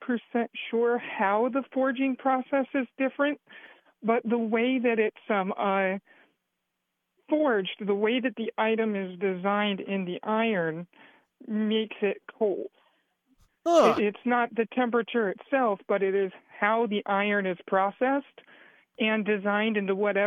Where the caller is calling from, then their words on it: Springfield, Illinois, United States; Springfield, Illinois.